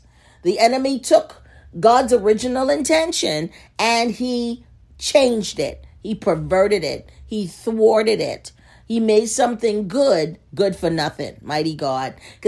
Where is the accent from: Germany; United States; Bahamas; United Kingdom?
Bahamas; I saw recently in my country, I'm from the Bahamas originally